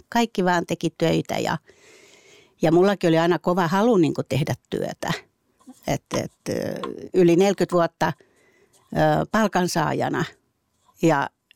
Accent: Helsinki, Uusimaa, Finland; Mä olen helsinkiläinen, stadilainen ja aivan tavallisesta perheestä.

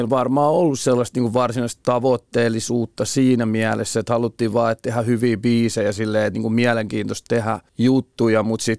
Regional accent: Turku, Southwest Finland, Finland; now in Tampere, Finland; Kun mä asun Tampereella ja mä oon Turusta alun perin kotoisin

